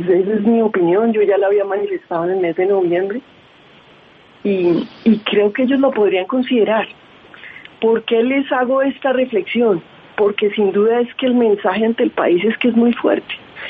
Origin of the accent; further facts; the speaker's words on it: Colombia; en lo personal como colombiana, me ha impactado